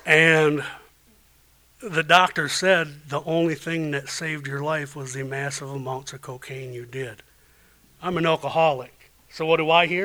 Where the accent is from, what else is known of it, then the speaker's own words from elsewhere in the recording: Ireland; My last drink was March 16th, 1995. I'm Irish.